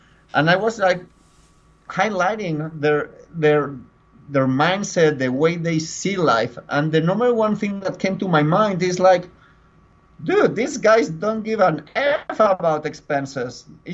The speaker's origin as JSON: {"language": "English", "region": "Michigan", "country": "United States", "tie": "born or raised there", "said": "I grew up in Michigan. I was born in Michigan, but thanks to my family, I traveled to many cities and countries and all that."}